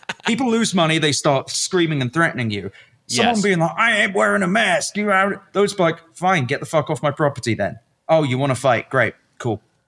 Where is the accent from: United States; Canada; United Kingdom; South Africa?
United Kingdom; I'm not going to pretend like I'm fancy. I'm British.